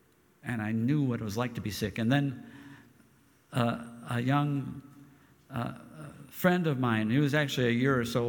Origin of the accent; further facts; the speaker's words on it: Wisconsin, United States; I grew up in Wisconsin, actually, before I worked my way down to Texas.